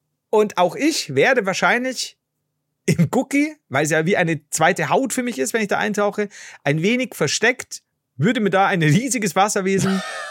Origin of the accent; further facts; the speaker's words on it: Regensburg, Bavaria, Germany; born there; So, als gebürtiger Regensburger, das ist nicht der Guggenberger See